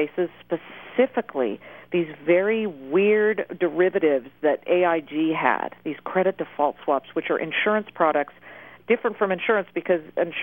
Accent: West Coast, United States; I'm from the West Coast. I went to Berkeley, and everybody has this vision of what Fox is or what Fox is.

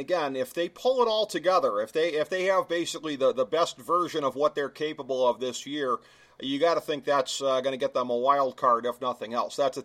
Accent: Cleveland, Ohio, United States; being in Cleveland, that they couldn't have done any better, and my hometown Indians will certainly miss the contributions of Mickey Callaway

